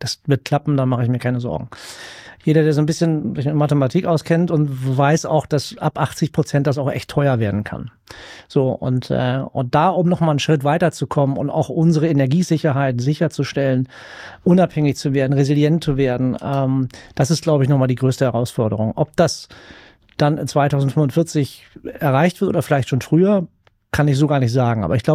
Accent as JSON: {"language": "German", "town": "Bleckede", "region": "Lower Saxony", "country": "Germany", "tie": "born or raised there", "said": "Also ich bin da auf einem kleinen Dorf groß geworden in Blekede bei Lüneburg"}